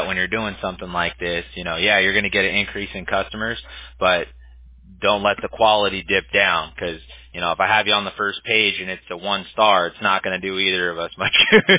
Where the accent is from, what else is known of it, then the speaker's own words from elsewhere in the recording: Big Bear, California, United States; I grew up in Big Bear, which is in the mountains in California.